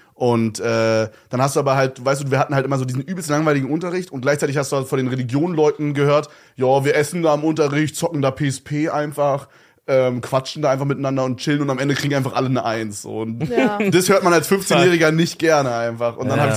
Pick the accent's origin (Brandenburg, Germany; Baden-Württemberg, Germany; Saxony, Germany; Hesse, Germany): Brandenburg, Germany; Königs Wusterhausen; Nee, aber ich komme ja aus dem Speckgürtel so.